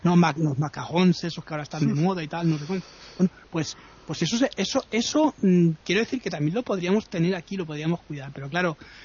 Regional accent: Spain; a mí particularmente soy español, igual que tú

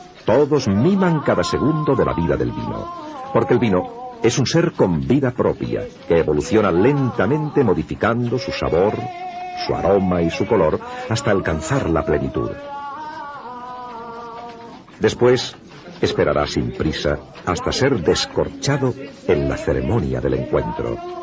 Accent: La Rioja, Spain; como riojana de pro

